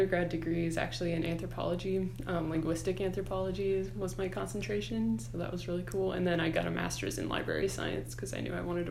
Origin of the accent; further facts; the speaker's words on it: Hillsboro, Kansas, United States; now in Lawrence, United States; So I grew up in Hillsboro, Kansas, but I've lived in Lawrence for about the past 6 years. Okay. But that's where I would say I was from.